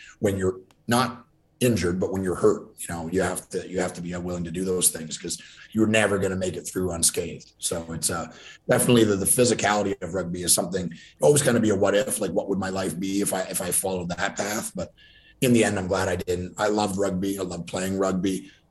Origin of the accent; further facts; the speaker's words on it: Ontario, Canada; So I lived, I grew up in Ontario, Canada, just across from Detroit.